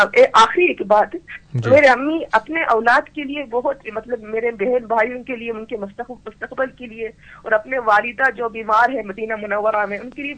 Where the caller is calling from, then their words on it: Calgary, Alberta, Canada; جی میں کینیڈا سے بات کر رہی ہوں.